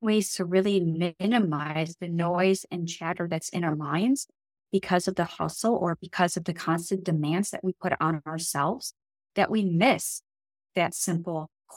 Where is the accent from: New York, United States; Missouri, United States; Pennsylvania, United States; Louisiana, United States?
New York, United States; my hometown, my small little rinky-dink town that I grew up at in the South Towns outside Buffalo, New York.